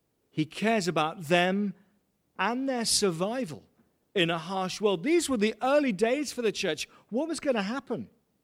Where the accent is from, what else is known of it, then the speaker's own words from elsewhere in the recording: England, United Kingdom; now in Australia; Since I was born and raised in England, and I've got my Australian passport, the country in which my dad was born and generations before him. Two nations, two homes. One of my past and one of my present.